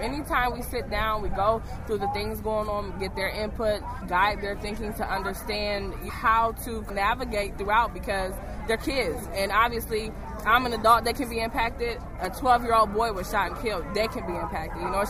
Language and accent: English; Cleveland, Ohio, United States; Ohio, Cleveland.